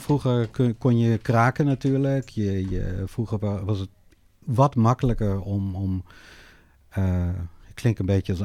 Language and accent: Dutch; Netherlands; Ja, ik ben opgegroeid in Nederland en ik heb er altijd een soort haat-liefde verhouding mee gehad.